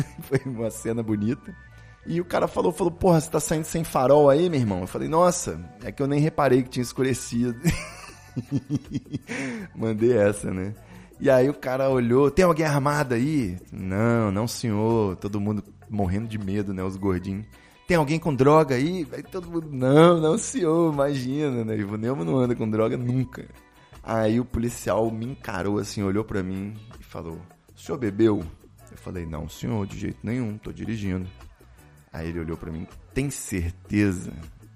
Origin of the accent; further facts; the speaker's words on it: Espírito Santo, Brazil; also born or lived in Rio de Janeiro; Eu sou carioca, sou criado no Espírito Santo.